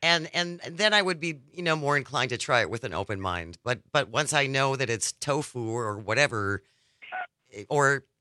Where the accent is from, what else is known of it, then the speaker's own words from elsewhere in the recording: Wisconsin, United States; I think it's because we're from Wisconsin and we don't like that.